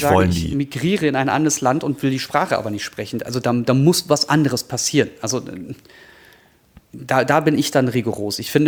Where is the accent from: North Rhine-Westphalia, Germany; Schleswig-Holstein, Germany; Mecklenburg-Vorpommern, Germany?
North Rhine-Westphalia, Germany; Cologne; Also bei uns in Köln in den 90er Jahren war das so